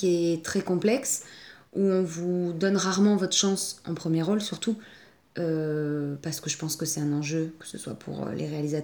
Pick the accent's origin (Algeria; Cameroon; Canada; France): France; Toulouse, Occitanie; moved away as an adult; now in Paris, France; Alors moi, j'ai quitté Toulouse, j'avais 20 ans, et je suis arrivée à Paris